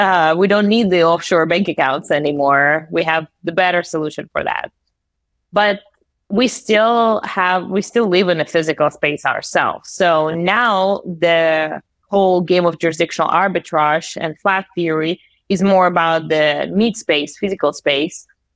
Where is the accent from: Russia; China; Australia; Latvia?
Russia; moved away as an adult; now in United States; you can probably guess that I was born and raised in Russia. And I moved to the US just 8 years ago.